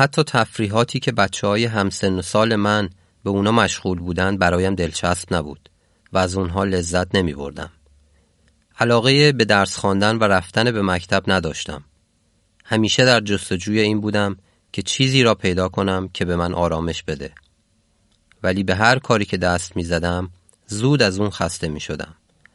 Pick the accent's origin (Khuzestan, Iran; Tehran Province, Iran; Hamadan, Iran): Tehran Province, Iran; Tehran; من از ایران هستم و در شهر تهران تولد شدم.